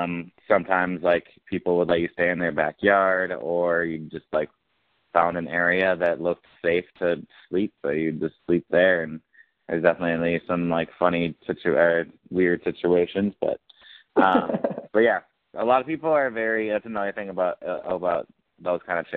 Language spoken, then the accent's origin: English; Wausau, Wisconsin, United States; was to my hometown in Wausau, Wisconsin.